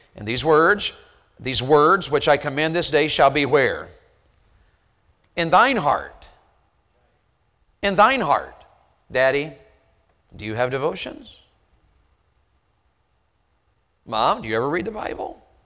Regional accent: the South, United States; And then we Southerners will say, bless your heart. Bless your heart. You can say anything as a Southerner if you add that phrase to it.

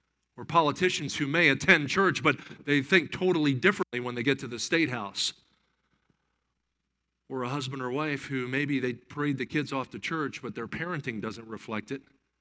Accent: Delaware Valley, United States; Okay, so I grew up in the Delaware Valley.

